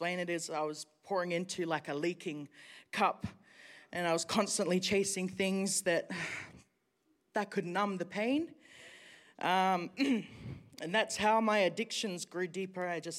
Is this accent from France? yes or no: no; Sydney, New South Wales, Australia; So I grew up in Sydney. Go the Blues. I grew up in Sydney